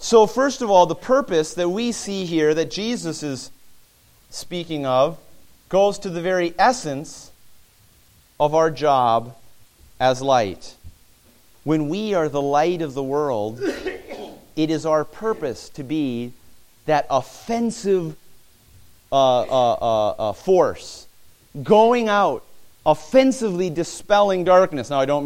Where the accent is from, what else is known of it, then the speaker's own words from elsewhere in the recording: White Bear Lake, Minnesota, United States; I remember when I was growing up on White Bear Lake